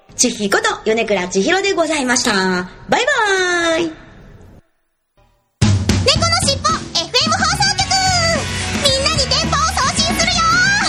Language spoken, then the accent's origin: Japanese; Yokohama, Kanagawa, Japan; 私の地元故郷横浜でライブを行うという感じになるんですが